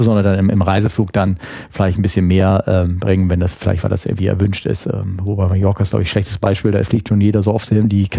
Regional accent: Germany; ich bin Deutscher, ich kann nicht

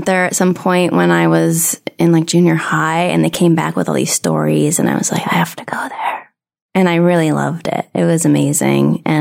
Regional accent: San Diego, California, United States; also born or lived in New York; I was born in San Diego.

